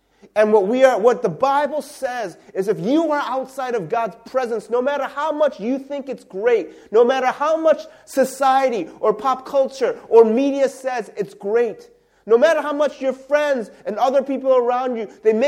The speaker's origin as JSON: {"language": "English", "town": "Chicago", "region": "Illinois", "country": "United States", "tie": "born or raised there", "said": "I like the, you know, teams from Chicago. That's my hometown."}